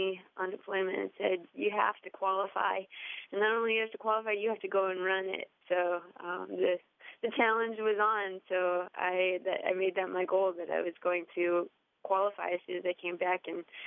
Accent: Orange City, Iowa, United States; Home, originally I grew up in Orange City, Iowa.

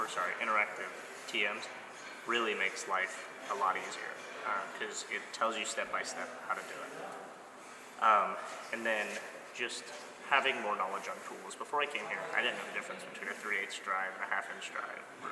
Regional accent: Illinois, United States; I'm from Illinois.

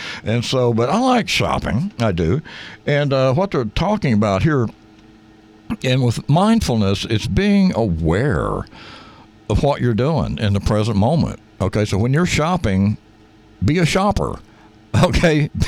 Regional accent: the South, United States; But, you know, again, we were raised in the South. Everything was bacon grease.

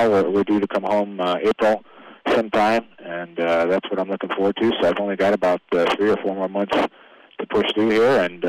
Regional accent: Iowa City, Iowa, United States; I am actually from Iowa City, so a big Hawkeye fan

